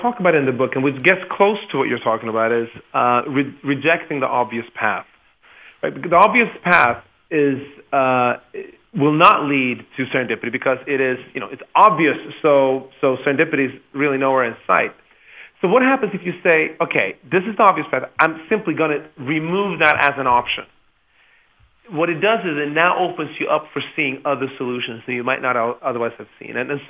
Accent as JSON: {"language": "English", "country": "Sweden", "tie": "born or raised there", "moved": "as an adult", "lives_now": "United States", "said": "My mother is African American and Cherokee. My dad is Swedish. I grew up in Sweden, and then I came over here to study in college"}